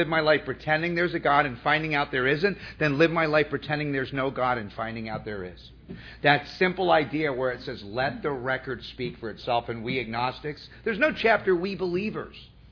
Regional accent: Malibu, California, United States; also born or lived in Chicago; You know, I grew up in Malibu. After I moved from Chicago, I'm in Malibu.

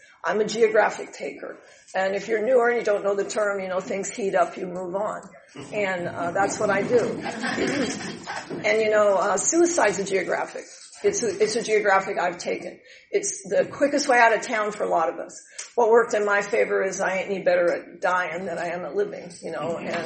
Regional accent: Montana, United States; I grew up in Montana. We have reservations there.

